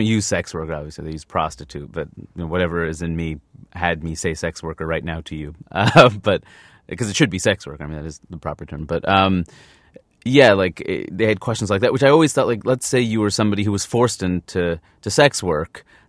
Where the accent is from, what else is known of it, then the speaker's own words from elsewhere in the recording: New York, United States; I'm from New York. I know, like, the New York scene's harder